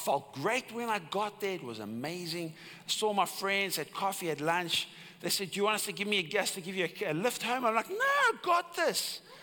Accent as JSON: {"language": "English", "town": "Cape Town", "region": "Western Cape", "country": "South Africa", "tie": "born or raised there", "said": "I grew up in Cape Town in Tableview"}